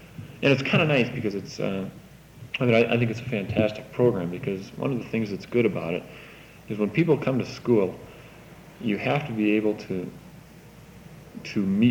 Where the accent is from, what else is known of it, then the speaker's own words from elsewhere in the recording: Luck, Wisconsin, United States; I come from Luck, Wisconsin, which is in Polk County, and I think many of the people that I went to high school with have never been out of Polk County.